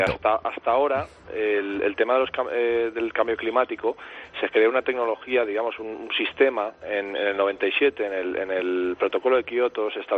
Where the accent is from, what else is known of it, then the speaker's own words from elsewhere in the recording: Valencian Community, Spain; Somos 4 emprendedores valencianos.